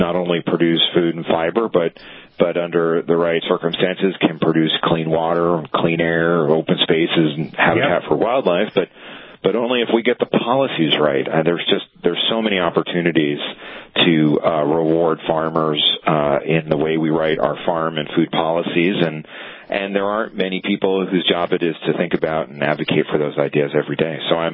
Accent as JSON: {"language": "English", "town": "Sharon", "region": "Massachusetts", "country": "United States", "tie": "born or raised there", "said": "I grew up in Massachusetts, but in what was once farmland, and there are still a few farms left in the part of Massachusetts that I grew up in. Sharon, Massachusetts."}